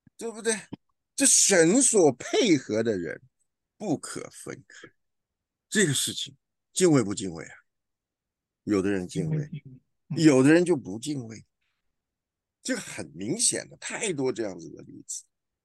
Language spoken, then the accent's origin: Chinese; Guangdong, China; now in United States; 你们东北人的老大跟我们广东人的老大、台湾的老大不一样嘛？